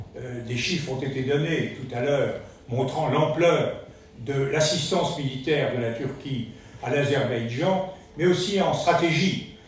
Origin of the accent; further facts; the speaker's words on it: France; J'ai un sentiment de profonde honte, non pas en tant que Français